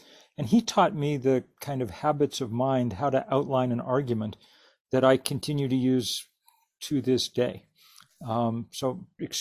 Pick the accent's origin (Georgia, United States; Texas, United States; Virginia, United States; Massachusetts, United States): Massachusetts, United States; Lexington; I grew up in Lexington, which has a particular history, and I was a tour guide on the Green in my youth